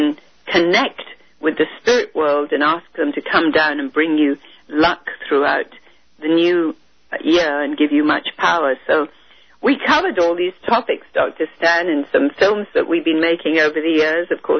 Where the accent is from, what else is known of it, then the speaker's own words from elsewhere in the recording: India; And where I grew up in India, one would always see the black pot hanging outside most of the farmers' homes